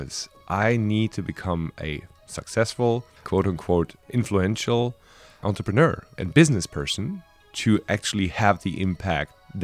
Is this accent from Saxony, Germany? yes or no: no; Frankfurt, Hesse, Germany; born there; English is a second language; moved away as an adult; also born or lived in Berlin; I was born in Frankfurt and I lived the last 10 years before I came here in Berlin. But most of the time between Frankfurt and a couple of other cities in Germany while I was in the military also.